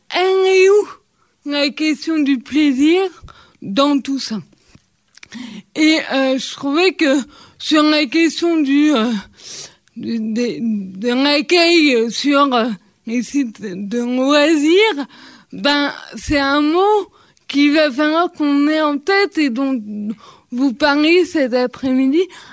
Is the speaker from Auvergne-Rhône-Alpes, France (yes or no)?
yes; Lyon, Auvergne-Rhône-Alpes, France; Même si Lyon, moi je suis lyonnaise, donc les meilleurs.